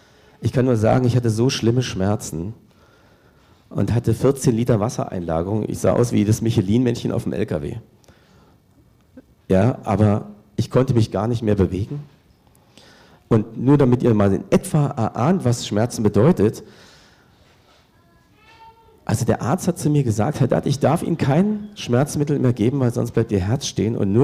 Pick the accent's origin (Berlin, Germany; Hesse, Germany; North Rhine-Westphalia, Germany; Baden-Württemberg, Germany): Berlin, Germany; Viele von unseren Bekannten haben das weiter verteilt nach Amerika, in meine Heimat nach Berlin, nach Salzgitter